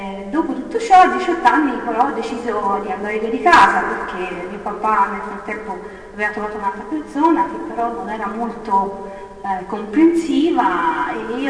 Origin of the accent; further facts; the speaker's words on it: Tuscany, Italy; accent: Tuscan; scusate l'accento toscano, sono toscana